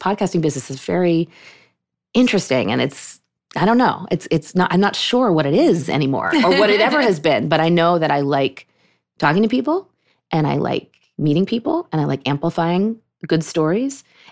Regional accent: Pittsburgh, Pennsylvania, United States; So I grew up in Pittsburgh. That was my synagogue.

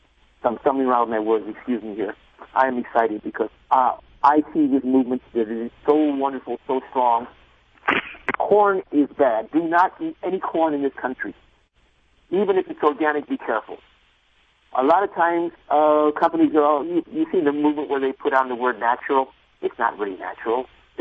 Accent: Los Angeles, California, United States; born there; I'm Mexican American. I was born here in Los Angeles, and I've been to Mexico

